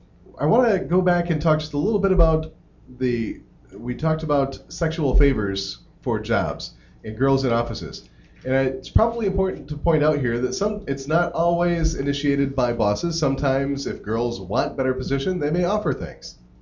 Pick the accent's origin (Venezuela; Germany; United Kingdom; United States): United States; as an American, as someone who's not exposed to a lot of Chinese proverbs and sayings